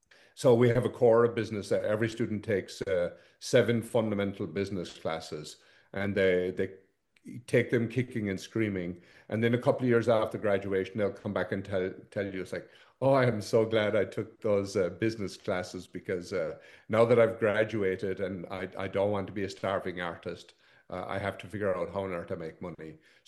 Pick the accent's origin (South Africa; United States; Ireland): Ireland; And I'm Irish, so I like some Irish movies.